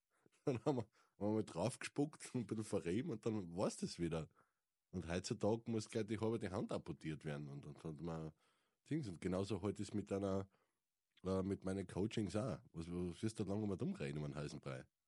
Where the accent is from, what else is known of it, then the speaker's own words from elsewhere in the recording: Styria, Austria; also born or lived in Vienna / Carinthia; ich bin aus der St. Eiermark, war 5 Jahre in Wien und wohne jetzt mittlerweile fast seit 20 Jahren in Kärnten. Also ich kann kein schönes Deutsch sprechen.